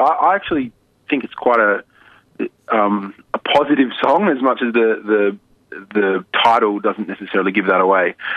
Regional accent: Melbourne, Victoria, Australia; born there; I was born in Melbourne and I have spent a lot of time living in Melbourne

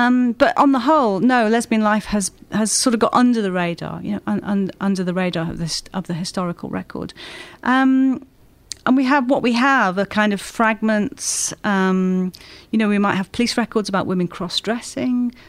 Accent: Wales, United Kingdom; now in London, United Kingdom; I'm Welsh.

